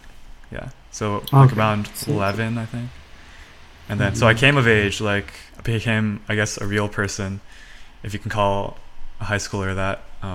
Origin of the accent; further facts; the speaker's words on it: Connecticut, United States; I mean, I grew up in this really, I guess you could call it rural town in Connecticut